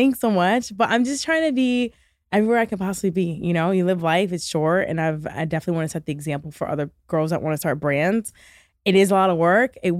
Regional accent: Michigan, United States; back when I was living in Michigan. I'm from Michigan.

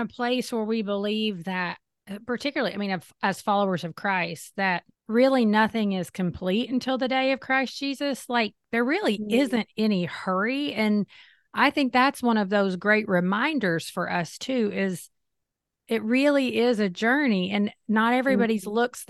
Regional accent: Kentucky, United States; Because I'm from Kentucky, so I'm allowed to joke about that.

